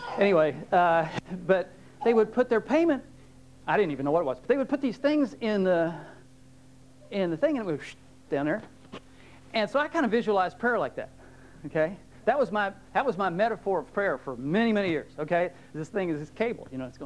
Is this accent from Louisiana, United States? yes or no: no; Manassas, Virginia, United States; When I was a kid, I grew up partly in Manassas, Virginia. Everybody know where Manassas is?